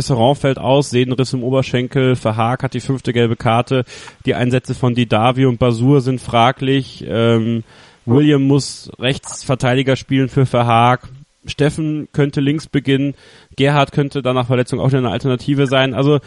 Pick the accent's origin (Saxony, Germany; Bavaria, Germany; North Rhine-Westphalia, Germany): Saxony, Germany; Leipzig; auch gerade auch als HSV-Fan und ja, als Leipziger sowieso